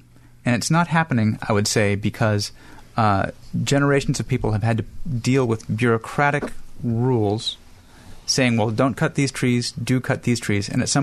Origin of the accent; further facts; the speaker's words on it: Colorado, United States; I grew up in Colorado, where we had a lot of my friends actually were